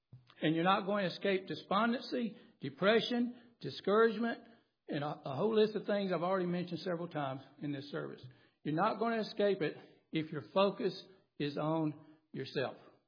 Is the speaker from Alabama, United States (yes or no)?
yes; Phenix City, Alabama, United States; when I grew up in Phoenix City, Alabama, there was a Golden Rule Cafe.